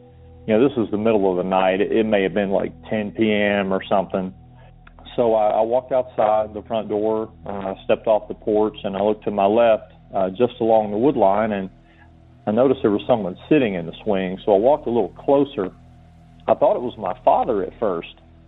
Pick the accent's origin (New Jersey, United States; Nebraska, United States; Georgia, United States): Georgia, United States; I'm from Georgia originally